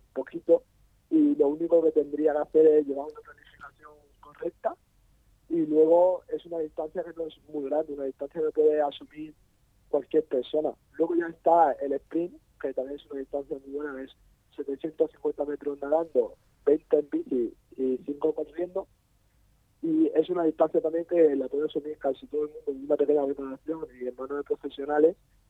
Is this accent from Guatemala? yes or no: no; Orihuela, Valencian Community, Spain; No, yo vivo en Orihuela, soy de Orihuela.